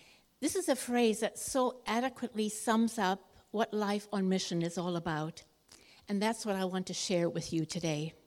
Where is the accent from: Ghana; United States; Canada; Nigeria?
Canada; British Columbia; I grew up in Canada and in British Columbia near Vancouver